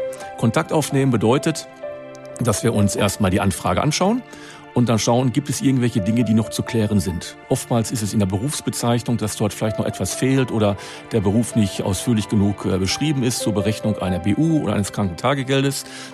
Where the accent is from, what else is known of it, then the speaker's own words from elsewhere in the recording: Wattenscheid, North Rhine-Westphalia, Germany; born there; Ich bin ein gebürtiger Wattenscheider. Wattenscheid gehört zu Bochum.